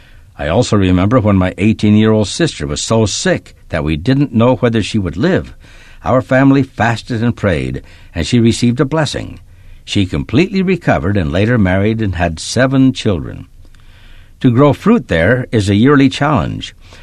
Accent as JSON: {"language": "English", "town": "Colonia Dublan", "region": "Chihuahua", "country": "Mexico", "tie": "born or raised there", "said": "I was born and raised in Colonia Dublon, one of the Latter-day Saint pioneer colonies in northern Mexico."}